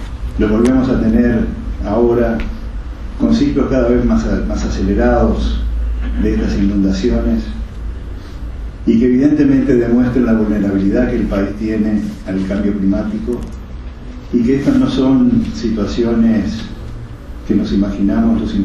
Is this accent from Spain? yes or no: no; Uruguay; Yo creo que nosotros como uruguayos no podemos hoy hablar de temas de cambio climático sin ponernos en la presión.